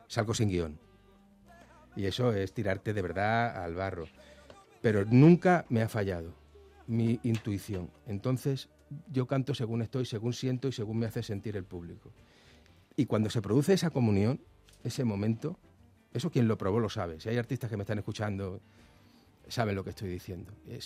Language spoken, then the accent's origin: Spanish; Andalusia, Spain; now in Madrid, Spain; me siento andaluz tanto como me siento madrileño, porque he pasado la mitad de mi vida en un sitio y la mitad en otro. Pero decidí que Madrid era mi lugar. Y ahora soy ciudadano madrileño aquí, a mucha honra, empadronado aquí en los Madriles.